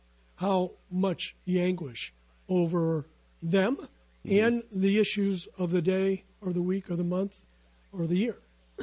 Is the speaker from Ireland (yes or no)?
yes; Ireland; And, you know, being Irish, you're not exactly totally objective about the Scottish.